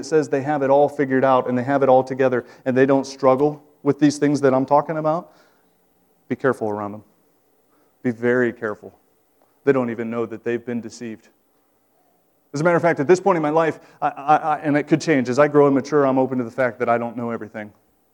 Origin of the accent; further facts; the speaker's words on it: Ohio, United States; I'm from Ohio. I don't have a southern accent.